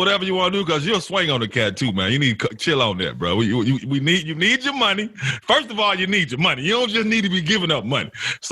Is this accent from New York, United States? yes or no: no; Memphis, Tennessee, United States; But Anthony, man, you know, you're from Memphis. I'm from Memphis.